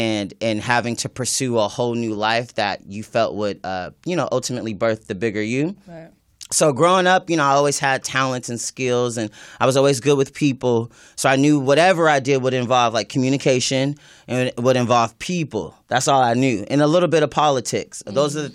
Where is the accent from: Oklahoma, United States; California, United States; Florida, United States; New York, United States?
California, United States; Riverside; also born or lived in Los Angeles; I'm a Southern California native, which is kind of rare, especially in the industry. Most people move here. I was born in Riverside.